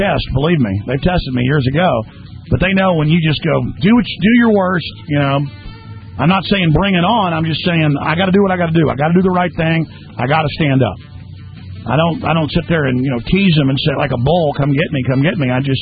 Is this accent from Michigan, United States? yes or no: no; Dallas, Texas, United States; Growing up in Dallas, drag racing was big